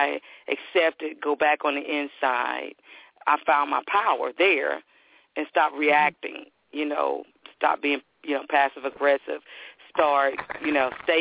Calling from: Texas, United States

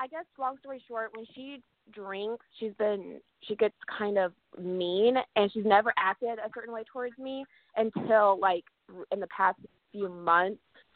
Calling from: Kansas, United States

